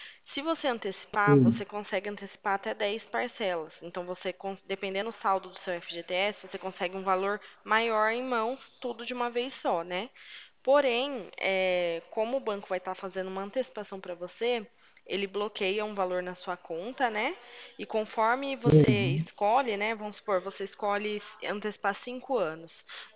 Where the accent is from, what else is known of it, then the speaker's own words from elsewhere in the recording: Santa Bárbara d'Oeste, São Paulo, Brazil; Eu sou de Santa Bárbara do Oeste, interior de São Paulo.